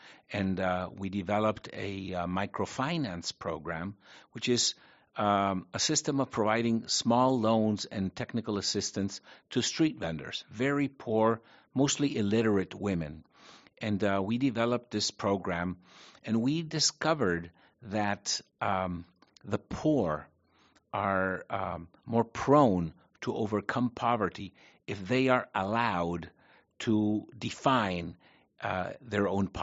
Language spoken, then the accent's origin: English; Paraguay; I'm born and raised in Paraguay. I come from a Spanish Latin American family, and British. That's why